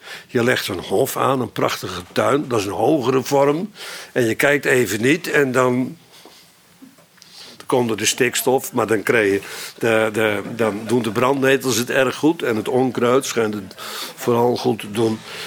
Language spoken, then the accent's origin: Dutch; Sint Pancras, North Holland, Netherlands; Ja, ik kwam uit Sint Pancras.